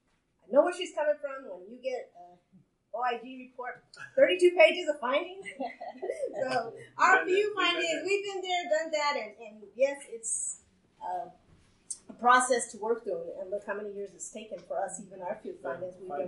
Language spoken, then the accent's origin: English; Zuni, New Mexico, United States; also born or lived in Acoma; I come from Zuni and Acoma, so I'm used to, like, we're right here.